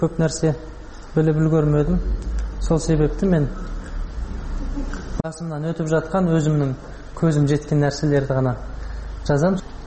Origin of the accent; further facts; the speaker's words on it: Kazakhstan; Мен эчтен казактын даласында өстүм, казактын суун ичтим, Кыргызстанга барып келип турамын.